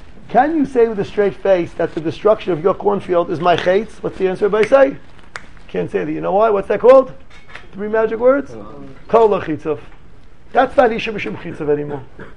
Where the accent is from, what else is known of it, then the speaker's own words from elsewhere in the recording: Riverdale, New York, United States; Okay, I grew up in Riverdale.